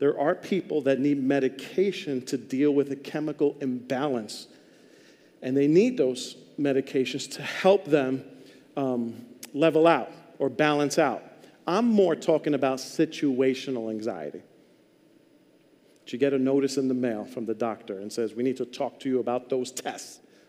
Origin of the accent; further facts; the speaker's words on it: New York, United States; I love New York. I'm from New York, raised there. I love it.